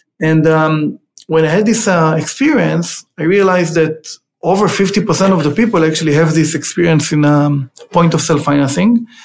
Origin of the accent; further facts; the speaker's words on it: Israel; moved away as an adult; now in Los Angeles, United States; I grew up in Israel. I moved to the US in 2008